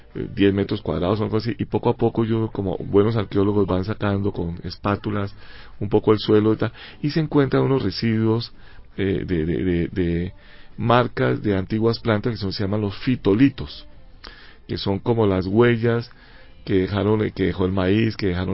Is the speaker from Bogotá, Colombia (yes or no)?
yes; Bogotá, Colombia